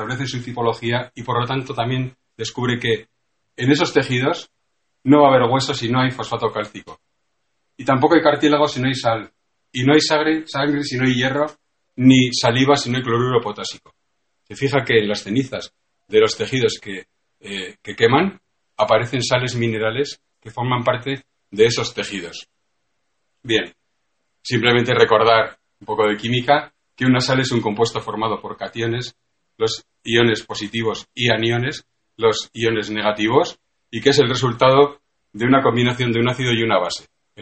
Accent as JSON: {"language": "Spanish", "town": "Bilbao", "region": "Basque Country", "country": "Spain", "said": "y soy médico, y soy farmacéutico, vengo de Bilbao"}